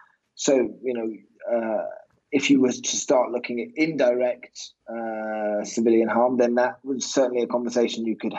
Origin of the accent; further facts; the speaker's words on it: United Kingdom; I'm obviously British